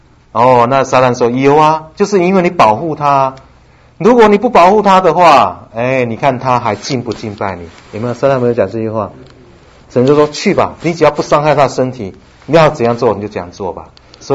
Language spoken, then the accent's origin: Chinese; China; 哇，他拜的神可真多了哈，有点像我们中国人哈。